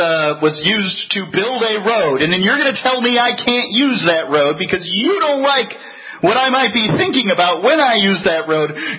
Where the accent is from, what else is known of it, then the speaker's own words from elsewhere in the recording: United States; I feel like as an American, you know, a person born in the land of the free